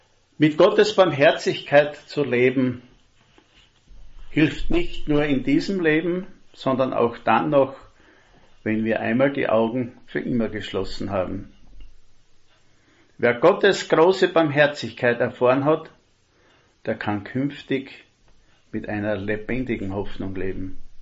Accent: Styria, Austria; born there; Und da ich ja gebürtiger Steirer bin

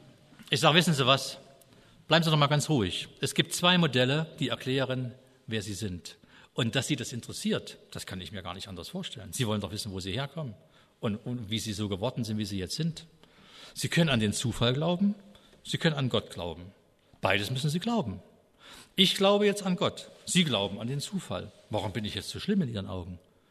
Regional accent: Brandenburg, Germany; Also Uckermark ist die Gegend, wo ich herkomme.

